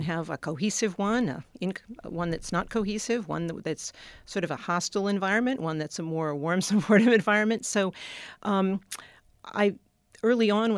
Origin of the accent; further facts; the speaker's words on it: Swarthmore, Pennsylvania, United States; I grew up in Swarthmore, Pennsylvania, outside of Philadelphia, and spent summers on Cape Cod